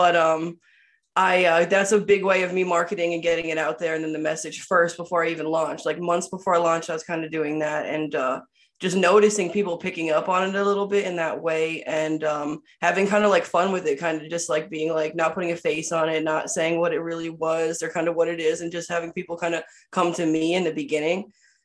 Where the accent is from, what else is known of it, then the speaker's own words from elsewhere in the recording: New Jersey, United States; now in Corpus Christi, United States; I'm from up north. I'm from New Jersey, so Corpus kind of embraced me in a place in a way that no other place has yet, I feel like.